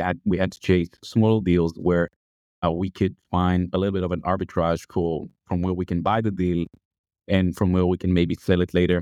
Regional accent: Israel; moved away as an adult; now in Hoboken, United States; I came here when I came from Israel 5 years ago.

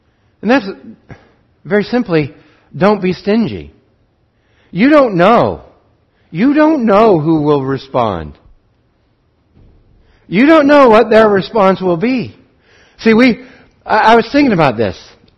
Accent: Montana, United States; I grew up in Wheatland County, Montana, and I drove trucks full of grain.

